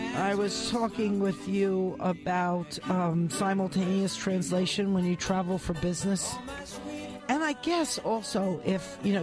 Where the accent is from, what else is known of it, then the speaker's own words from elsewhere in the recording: Baltimore, Maryland, United States; born there; I was born in Baltimore, even though it's not that far south. My mother's family and my father's family all consider themselves very southern.